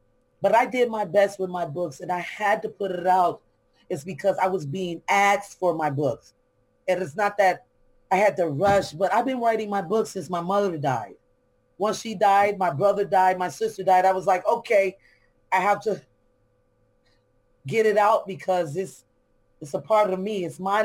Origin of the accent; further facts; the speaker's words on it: Chicago, Illinois, United States; growing up in Chicago, either you're going to stand your ground or get kicked down. I'm just saying, yes, because it's a rough city. I love home